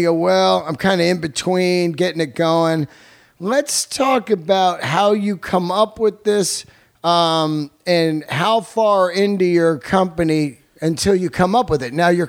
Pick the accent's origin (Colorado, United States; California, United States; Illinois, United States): California, United States; I mean, growing up in the Bay Area, I had a similar jacket by Ben Davis.